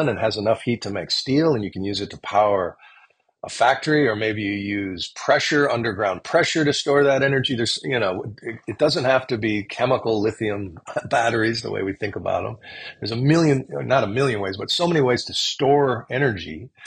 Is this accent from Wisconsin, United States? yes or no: yes; Wisconsin, United States; I'm from Wisconsin, so as a Packer fan, that was thrilling.